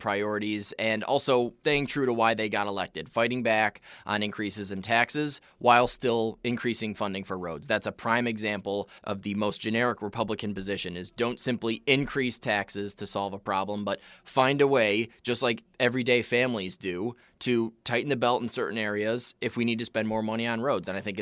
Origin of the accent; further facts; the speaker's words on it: Port Huron, Michigan, United States; I'm a longtime Port Huron resident. I grew up right on Military Street, went to local Catholic schools, and in 2010, I accepted an appointment to the U.S. Naval Academy in Annapolis, Maryland.